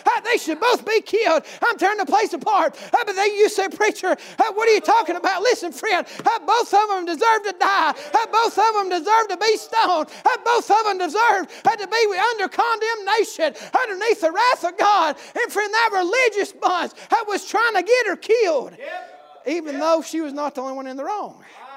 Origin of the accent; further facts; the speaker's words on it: Hanging Limb, Tennessee, United States; Listen, I'm from Hanging Limb. Most of y'all probably don't even know where that's at.